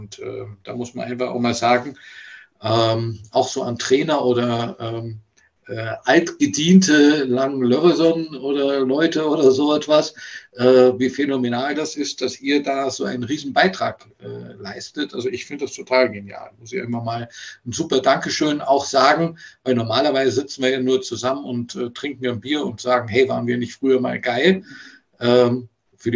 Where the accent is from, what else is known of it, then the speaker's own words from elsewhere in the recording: Bonn, North Rhine-Westphalia, Germany; moved away as an adult; ich bin ja aus Bonn damals weg wegen des Studiums.